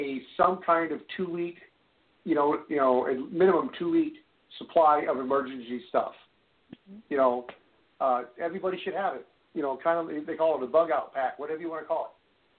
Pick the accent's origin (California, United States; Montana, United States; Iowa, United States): Iowa, United States; a lot of the Amish people that I knew growing up in Iowa, you know, in my part of Iowa, you know, they're very well off.